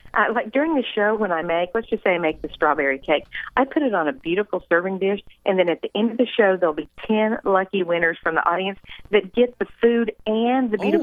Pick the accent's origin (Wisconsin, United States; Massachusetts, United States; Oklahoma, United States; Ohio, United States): Oklahoma, United States; I don't think so, but I am from Oklahoma.